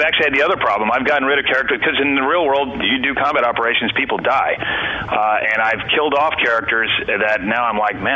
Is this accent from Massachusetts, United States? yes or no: no; Texas, United States; now in Charleston, United States; all my relatives are from Charleston, which is why I ended up here. I grew up in Texas